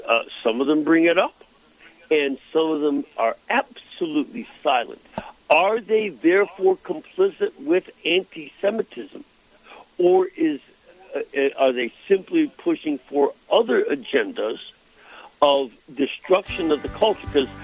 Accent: Chicago, Illinois, United States; I'm from Chicago, and we had suspicions of dishonesty.

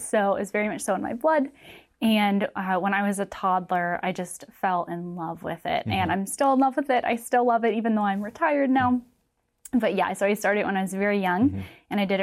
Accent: Virginia, United States; I grew up in Virginia, actually.

